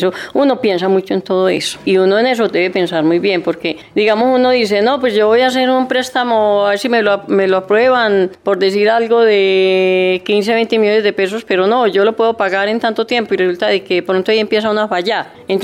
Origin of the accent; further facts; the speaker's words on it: Llanadas, Antioquia, Colombia; now in La Ceja, Colombia; Vengo de la vereda de Llanadas, llevamos 18 años viviendo acá en La Ceja.